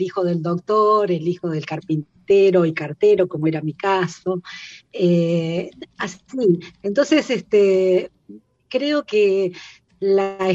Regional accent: Justiniano Posse, Córdoba, Argentina; now in Neuquén, Argentina; Nací acá, viví acá mucho tiempo, viví acá mi adolescencia, mi juventud, hasta que me fui a Neuquén. Y de Neuquén a Mozambique, efectivamente, en el año 89.

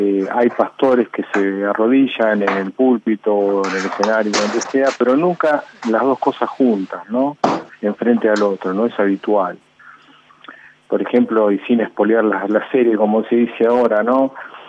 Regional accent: Argentina; por eso lo hablo como argentino.

